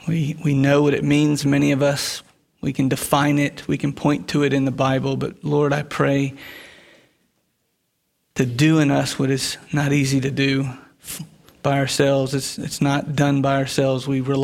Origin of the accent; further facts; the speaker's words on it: Florida, United States; I'm a Southern boy. I was raised in Florida, but I was raised by Yankee parents. My mom and dad moved down in 1970 from Pennsylvania, the Philadelphia area.